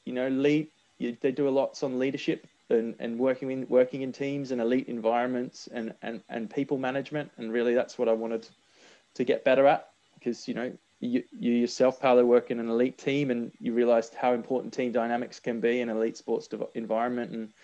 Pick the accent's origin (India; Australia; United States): Australia; accent: Australian; moved away as an adult; now in United Kingdom; I'm Australian, if you can tell from my accent still. And I grew up in Australia, did all my education and training in Australia, and worked in Australia for about 5 years as a physio before moving to the UK.